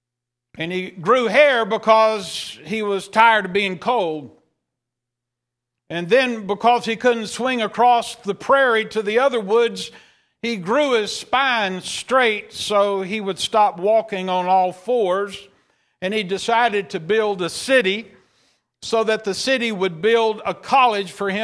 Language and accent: English; Texas, United States; I'm from East Texas, and I learned that at an early age.